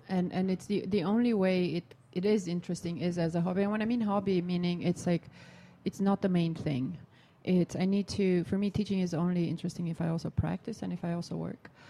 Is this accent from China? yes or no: no; Romania; had a Skype call with someone back in Romania for a project I'm doing in my hometown.